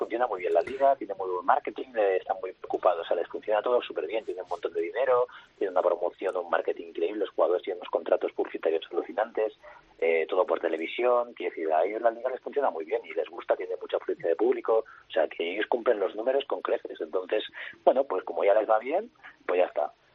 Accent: Spain; somos 9 españoles.

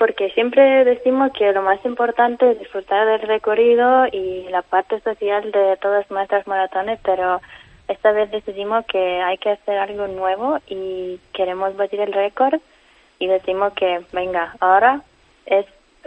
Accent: Lithuania; now in Denmark; Vivo en Dinamarca y trabajo en Dinamarca, solamente que soy lituana.

